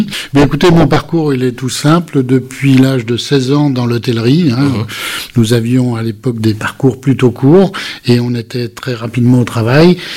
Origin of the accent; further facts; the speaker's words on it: Toulon-sur-Allier, Auvergne-Rhône-Alpes, France; Je suis natif de Toulon-sur-Allier